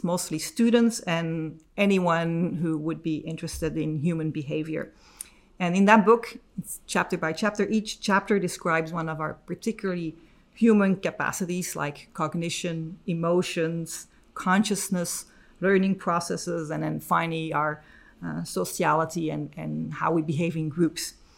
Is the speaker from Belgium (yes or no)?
yes; Belgium; moved away as an adult; also born or lived in Texas; I was born in the United States, in Texas, actually, although I do not have a Texan accent. But I grew up in Belgium and I went to school here, into high school, and I returned to the United States when I was 18